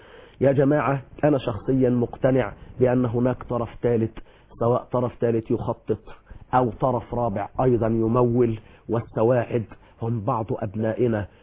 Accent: Egypt; إحنا كشعب مصري

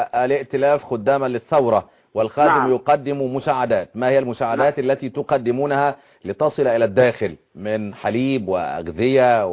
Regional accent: Egypt

